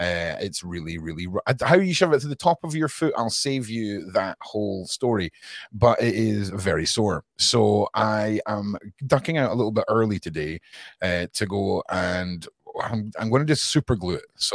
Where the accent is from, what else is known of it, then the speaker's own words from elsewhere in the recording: Scotland, United Kingdom; I'm from Scotland.